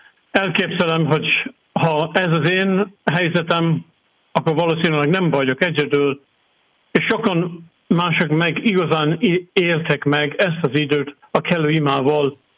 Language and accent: Hungarian; Ireland; Hungarian is a second language; moved away as an adult; now in Hungary; Kicsit több, mint 20 éve dolgozom itt Magyarországon. Ír vagyok, de van kettős állampolgárság, magyar is vagyok, szóval büszke vagyok, hogy magyar is lettem.